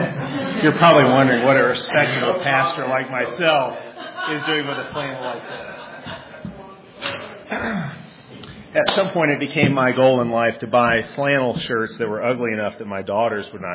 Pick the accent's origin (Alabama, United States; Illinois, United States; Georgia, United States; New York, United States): Illinois, United States; Chicago; I grew up in Chicago. I went to a large public school.